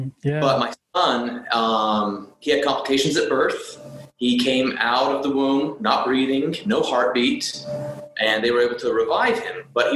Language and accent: English; Utah, United States; I'm born and raised in Utah, and it's where I love to be. I love the four distinct seasons that Utah offers. All my family's here.